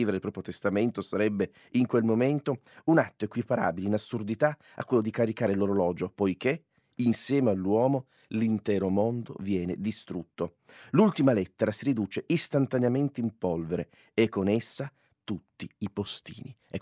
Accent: Turin, Piedmont, Italy; anch'io sono torinese, fra l'altro per metà sono langarolo

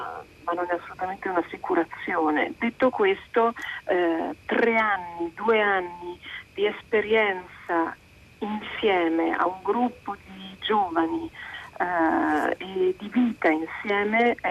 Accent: Milan, Lombardy, Italy; born there; Io sono milanese, nata a Milano

